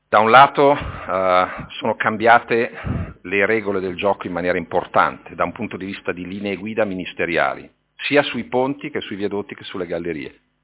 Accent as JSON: {"language": "Italian", "town": "Milan", "region": "Lombardy", "country": "Italy", "tie": "born there", "said": "Io lo so bene perché sono nato a Milano"}